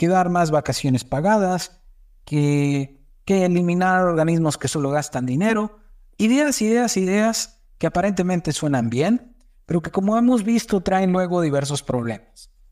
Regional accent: Mexico; pero bien importante que lo comprendamos como mexicanos.

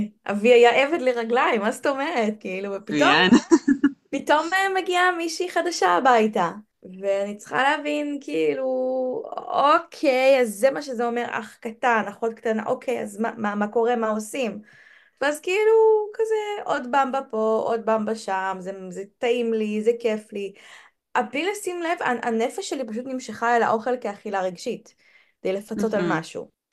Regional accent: Ra'anana, Central District, Israel; also born or lived in Ramat Gan; אני נולדנו ברמת גן ועברתי לרעננה ב5.

